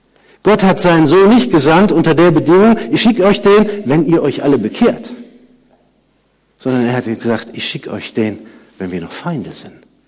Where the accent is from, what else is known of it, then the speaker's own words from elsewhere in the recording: Andernach, Rhineland-Palatinate, Germany; ich bin ja groß geworden in Andernach, das ist ganz in der Nähe von der Mosel